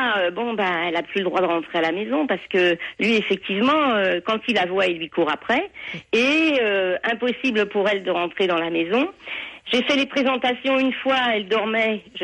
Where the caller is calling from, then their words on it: Canet-en-Roussillon, Occitanie, France; Voilà, je suis de Canet-en-Roussillon, donc je vous fais un petit coucou